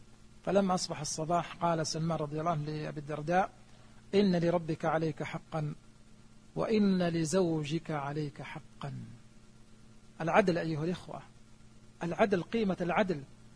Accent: Saudi Arabia; عندنا في السعودية

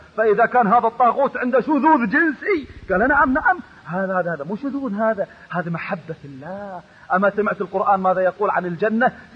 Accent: Kuwait

